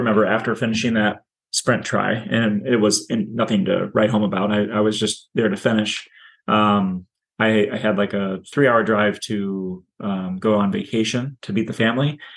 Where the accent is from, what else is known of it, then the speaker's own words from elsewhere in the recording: Davenport, Iowa, United States; I grew up in Davenport, Iowa. I still live here. If you're not familiar with Davenport, Iowa, it's part of the Quad Cities.